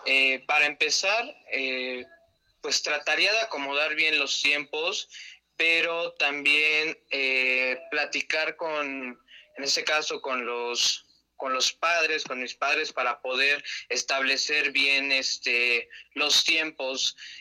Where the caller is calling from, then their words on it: Amecameca, State of Mexico, Mexico; De aquí, de Amecameca.